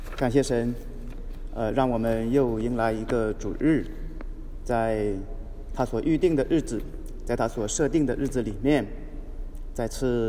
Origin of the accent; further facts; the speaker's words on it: North China, China; 当然，很小的时候在中国的北方也经历过一些大雪